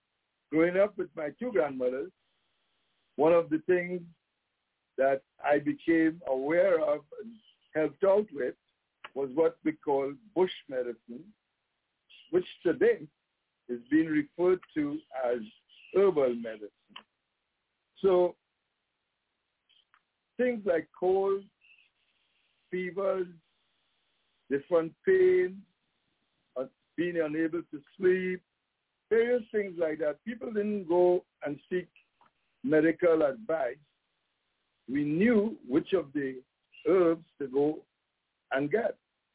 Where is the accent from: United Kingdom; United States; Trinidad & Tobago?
Trinidad & Tobago; I am from the Twin Islands of Trinidad and Tobago.